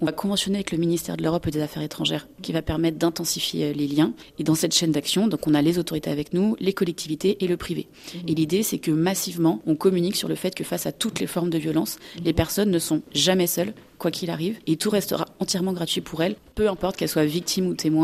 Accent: France; nous, en tant que Français établis hors de France

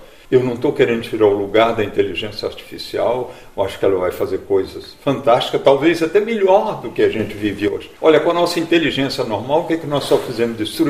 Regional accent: Minas Gerais, Brazil; born there; Isso vem de onde eu nasci, vem da chegada da época de chuva, naquelas montanhas de Minas Gerais

